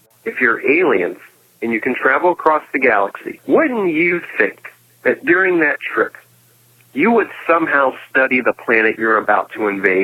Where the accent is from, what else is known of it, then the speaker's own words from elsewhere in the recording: Ireland; because it's St. Patrick's Day, and as an Irishman, I'm entitled to my extra 3 minutes.